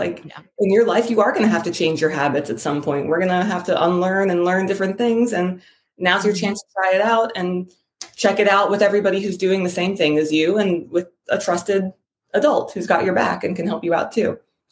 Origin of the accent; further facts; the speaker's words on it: Miami, Florida, United States; also born or lived in Dubai, United Arab Emirates / Saudi Arabia; I was born in Dubai. Then we moved here to Miami, where my mom is from. Then I went to public school here.